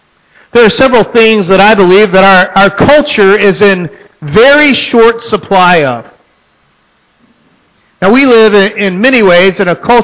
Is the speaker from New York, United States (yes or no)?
no; Texas, United States; Now, let me just say, I'm from Texas.